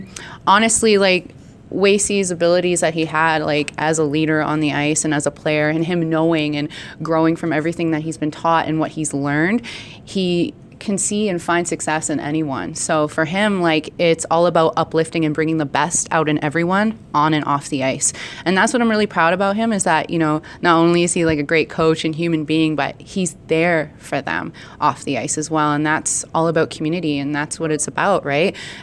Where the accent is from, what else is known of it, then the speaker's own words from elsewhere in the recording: Alberta, Canada; I'm actually from the Enoch Cree Nation in Treaty 6 territory, so I'm Plains Cree.